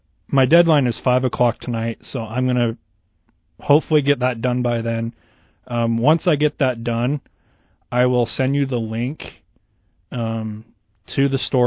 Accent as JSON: {"language": "English", "region": "Utah", "country": "United States", "said": "I'm originally from the Wasatch Front, so."}